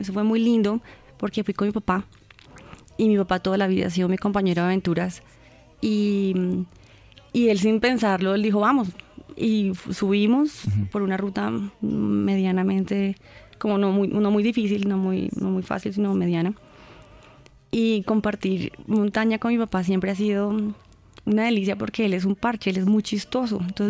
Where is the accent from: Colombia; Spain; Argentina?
Colombia; Y ese orgullo de los colombianos que tenemos, de ser, sí, de Colombia como tal.